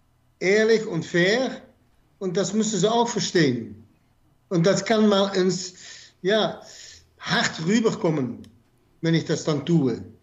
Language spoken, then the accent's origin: German; Netherlands; German is a second language; Denk auch, dass ihr da mehr Probleme mit habt, dann wir als Niederländer.